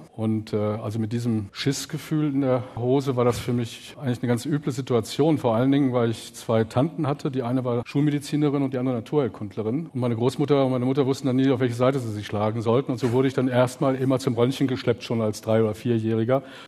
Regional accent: North Rhine-Westphalia, Germany; weil ich bin im Pott groß geworden, im Ruhrgebiet groß geworden

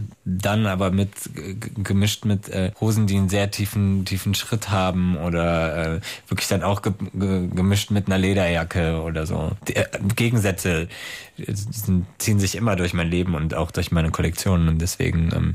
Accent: Berlin, Germany; Und wenn man dann auch noch gesagt hat, ich komme aus Berlin

